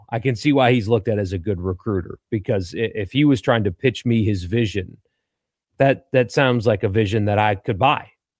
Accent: South Carolina, United States; like where I grew up in South Carolina, one of the suburbs of Greenville built a small stadium for the USL soccer team there.

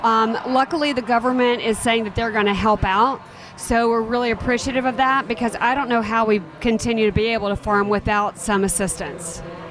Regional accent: Atlanta, Georgia, United States; I'm from Atlanta, and I'm here to celebrate farmers and all the great things that farmers are doing for all of us.

